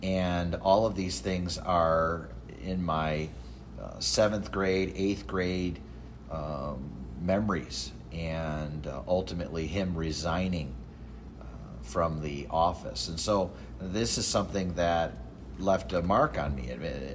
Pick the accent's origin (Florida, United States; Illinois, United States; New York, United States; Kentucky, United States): Illinois, United States; Chicago; The Democratic National Convention is going on in my hometown of Chicago, blocks away from where I was growing up